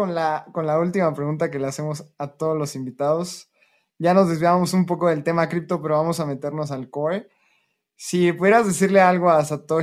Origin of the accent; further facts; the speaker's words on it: Mexico; born there; ¿por qué si nací en México tengo que usar el peso